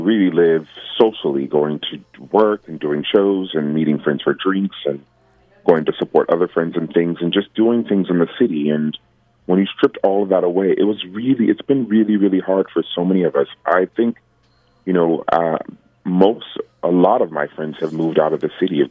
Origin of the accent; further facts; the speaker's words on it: Niceville, Florida, United States; I was supposed to do my solo show in my hometown of Niceville, Florida, back in March